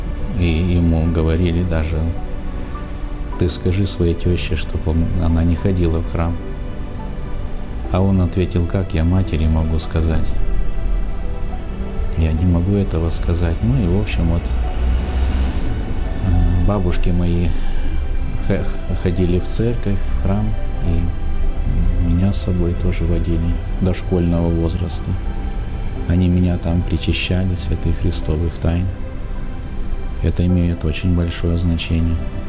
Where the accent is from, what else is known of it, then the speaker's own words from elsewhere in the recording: Askino, Bashkortostan, Russia; born there; В своем селе, где я родился, в Башкирии, в селе Аскино я родился, во времена хрущевских гонений на церковь.